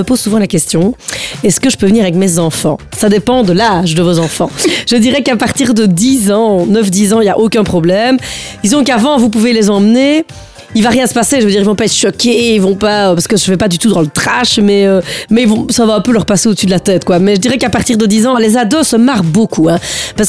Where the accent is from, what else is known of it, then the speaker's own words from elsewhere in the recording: Flémalle, Wallonia, Belgium; Et donc, oui, je suis liégeoise, très fière de l'être, et c'est vrai que je le dis tout le temps.